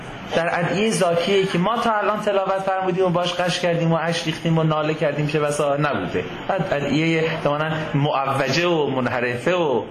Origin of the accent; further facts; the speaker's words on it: Tehran, Tehran Province, Iran; بهش گفتیم بچه تهرانم